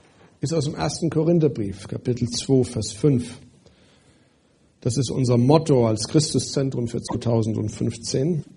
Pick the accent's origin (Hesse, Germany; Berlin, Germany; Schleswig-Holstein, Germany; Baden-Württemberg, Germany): Hesse, Germany; bei Frauen vielleicht beim Negativreden, Tratschen, sagt man dazu bei uns in Hessen.